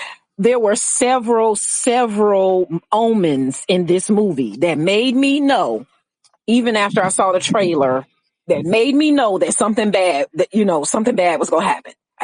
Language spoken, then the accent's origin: English; the South, United States; I am from the South myself, born and raised, because I was raised up in the church